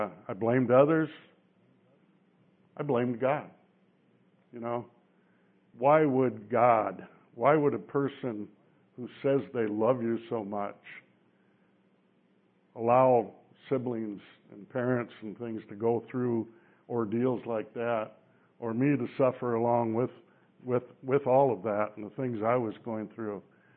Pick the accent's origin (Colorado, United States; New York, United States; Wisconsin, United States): Wisconsin, United States; I was born and raised in Wisconsin, thought I was used to harsh winters, but North Dakota had it beat.